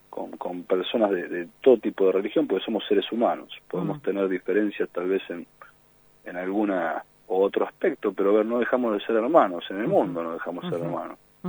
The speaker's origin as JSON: {"language": "Spanish", "country": "Argentina", "said": "somos hermanos los argentinos, somos todos familia porque somos argentinos"}